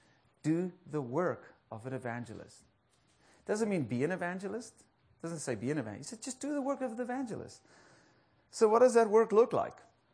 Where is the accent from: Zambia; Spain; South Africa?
South Africa; now in United States; I'm South African. I was born there. I'm also now American citizen, so I'm African-American.